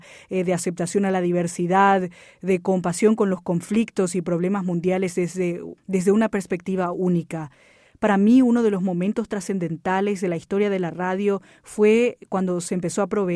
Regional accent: Paraguay; soy paraguaya

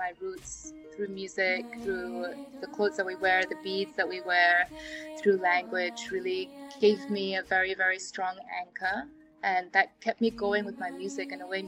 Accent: Kuching, Sarawak, Malaysia; My generation, we are the first to be born outside of the rainforests. I grew up in Kuching, which is kind of a 1 hour flight plus another 1 hour flight away from the village.

